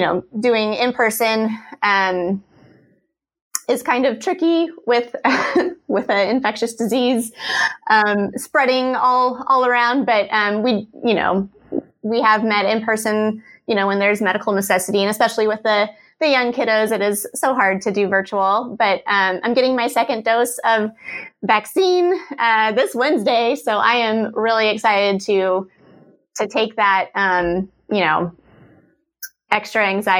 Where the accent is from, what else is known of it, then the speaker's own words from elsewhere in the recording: Kansas, United States; Yeah, so I'm originally from Kansas, a very big Jayhawks fan. And I met Eli in Austin.